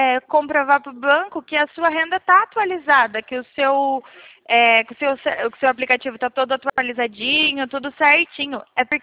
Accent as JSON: {"language": "Portuguese", "region": "São Paulo", "country": "Brazil", "said": "Eu sou de São Paulo."}